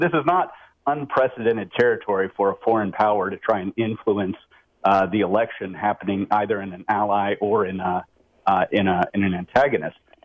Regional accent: United States; as an American, I don't want that stuff being leaked to the media.

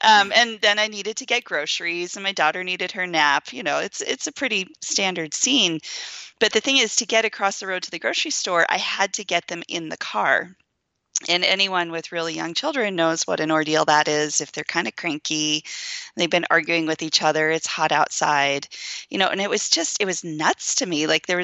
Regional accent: Montana, United States; I'm originally from Montana, so upstate New Yorkers don't call where we lived upstate

